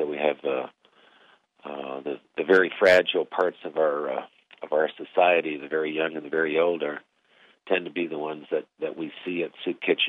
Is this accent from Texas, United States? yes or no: no; Flint, Michigan, United States; I grew up in Flint, so I'm used to the 30 and out sort of process, being growing up in the good old blue-collar world of Flint.